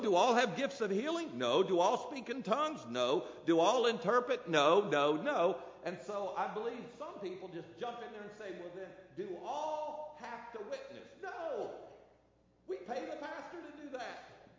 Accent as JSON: {"language": "English", "town": "Parris Island", "region": "South Carolina", "country": "United States", "tie": "born or raised there", "said": "I was raised by a Marine. I was raised on Paris Island. I was raised to be tough."}